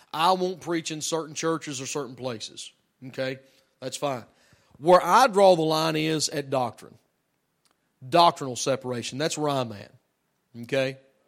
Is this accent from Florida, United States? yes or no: no; Tennessee, United States; There was one day it was like there was a really, I'm a redneck from Tennessee, all right, but hold on now.